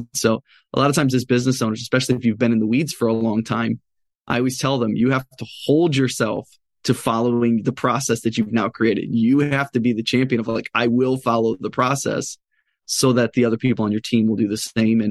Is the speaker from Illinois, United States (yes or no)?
yes; Chicago, Illinois, United States; I grew up in Chicago, so I'm a diehard Bulls fan.